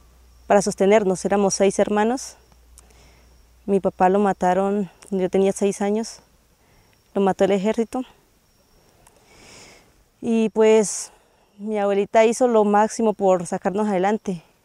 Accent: Casanare, Colombia; Pues yo vivía en el Casanare, yo soy llanera, entonces vivía con mi abuela.

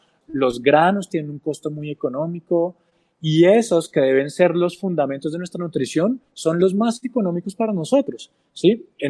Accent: Colombia; lo que es, digamos, nuestra alimentación tradicional como colombianos

